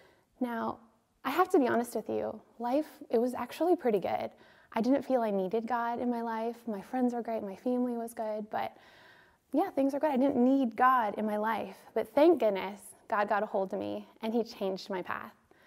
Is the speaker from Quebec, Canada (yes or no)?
no; Thunder Bay, Ontario, Canada; So I grew up here in Thunder Bay.